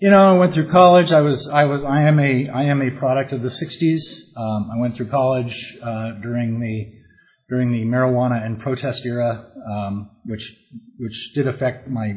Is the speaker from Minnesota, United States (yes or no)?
no; California, United States; I grew up here in Orange County. I grew up at the beach, and went to high school and college and all that right here in town, right here in Orange County.